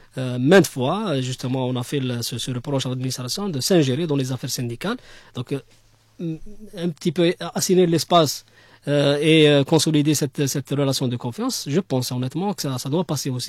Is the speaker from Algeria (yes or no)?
yes; Algeria; On n'est pas à l'abri parce que tout simplement, c'est pas parce qu'on est des Algériens.